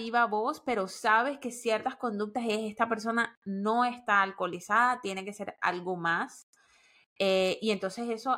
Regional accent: Barranquilla, Atlántico, Colombia; yo soy barranquillera, nací en carnaval, o sea, nací, no nací en carnaval, nací en octubre.

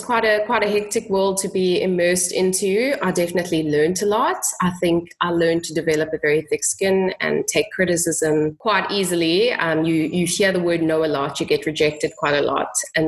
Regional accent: East London, London, United Kingdom; And I couldn't live in my hometown, which was in East London, because then flying backwards and forwards, it would just not be logistical.

